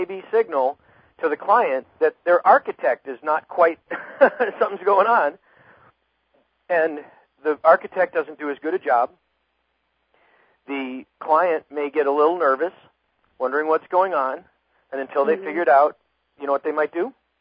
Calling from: Camarillo, California, United States; I'm calling from Camarillo.

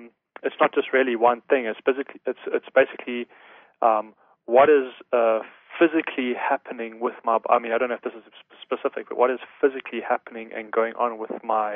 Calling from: Illinois, United States; I am phoning from Illinois.

